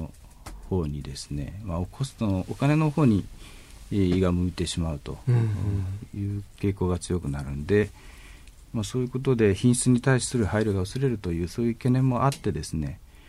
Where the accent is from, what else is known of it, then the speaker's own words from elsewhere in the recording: Nagoya, Aichi, Japan; 名古屋の出身でございまして、まあ、静岡にいたあの期間というのはほんの少しでございましたので